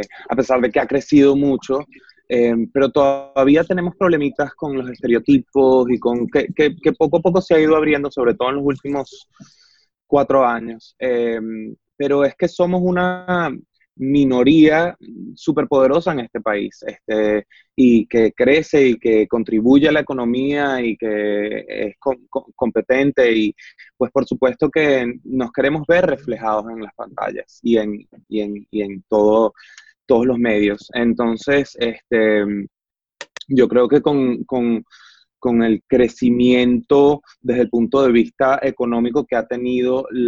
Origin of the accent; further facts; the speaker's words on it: Venezuela; moved away as an adult; now in Miami, United States; yo me fui de Venezuela para ir a la universidad. Vale. En Estados Unidos. Y luego de graduarme de la universidad me mudé a Miami.